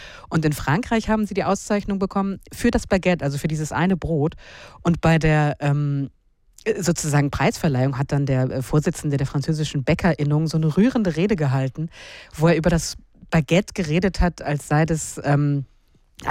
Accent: Hamburg, Germany; Und ich bin in den 80ern in Hamburg groß geworden

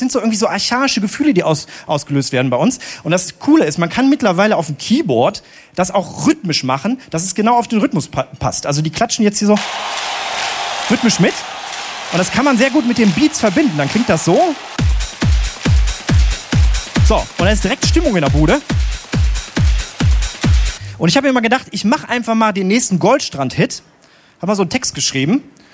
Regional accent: Bochum, North Rhine-Westphalia, Germany; Bochum. Sehr gut. … das ist meine Heimatstadt.

